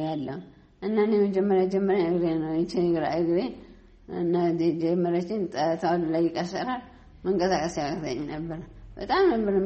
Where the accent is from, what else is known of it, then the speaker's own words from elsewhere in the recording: Tigray, Ethiopia; born there; also born or lived in Debre Birhan / Mekelle / Adigrat; የተወለድኩት ትግራይ ነው። ትግራይ ዘላንበሳ አካባቢ ጉልማዳ ወረዳ ነው እና ያደጉትም ከወንድሜ ጋራ ደብረ ብርሃን መቀሌ አዲግራት እያልኩ ነው ያደኩት።